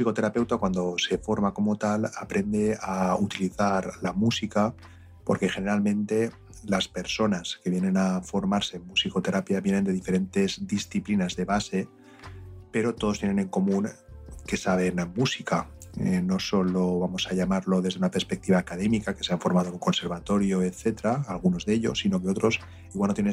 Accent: Valencia, Valencian Community, Spain; yo que soy de Valencia

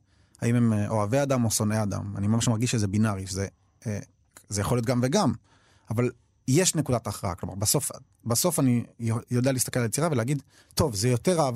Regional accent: Jerusalem, Jerusalem District, Israel; אני גדלתי בגילו בירושלים, זו שכונה שבורה מאוד

